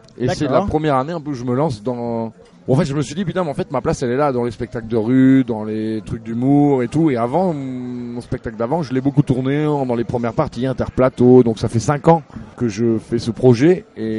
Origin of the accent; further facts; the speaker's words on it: Lille, Hauts-de-France, France; also born or lived in Toulouse; Et moi je suis Toulouse. Après j'ai pas l'accent parce que j'ai grandi à Lille.